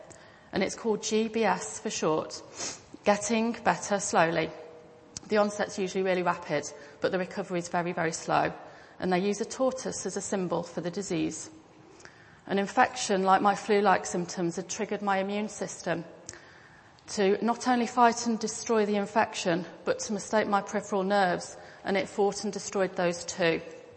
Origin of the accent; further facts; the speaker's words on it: Bakewell, East Midlands, United Kingdom; born there; I was born in 1978 in Bakewell, which is famous for its puddings, to a Christian family, and I've got two older brothers, Jason and Timothy.